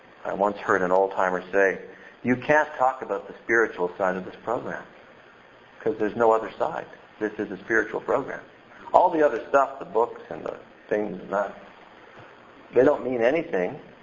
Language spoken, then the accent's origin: English; New Brunswick, Canada; I'm just back from a trip to my parents' home in Fredericton, New Brunswick. I'm an Irish Catholic Maritimer by birth and vocation and whatever.